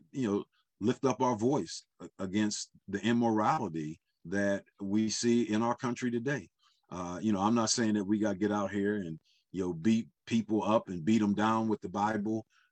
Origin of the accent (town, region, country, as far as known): United States